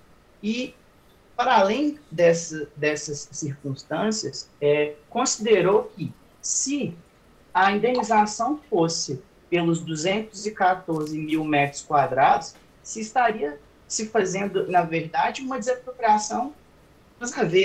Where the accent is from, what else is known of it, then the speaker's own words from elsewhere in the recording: Minas Gerais, Brazil; É uma satisfação para mim, como mineiro que sou.